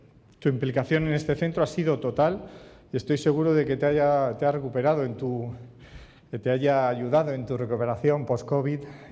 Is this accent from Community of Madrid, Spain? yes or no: yes; Community of Madrid, Spain; Como consejero, como médico, como madrileño y como español